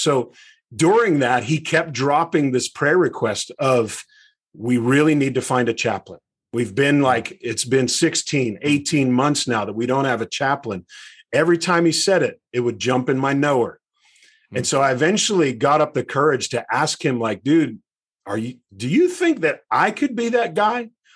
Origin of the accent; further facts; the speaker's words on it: Pittsburgh, Pennsylvania, United States; growing up in Pittsburgh my whole life, I'm like, either way, this is going to be awesome because I get to have lunch with Coach Tomlin. Are you kidding me? A kid who grew up in Beaver County.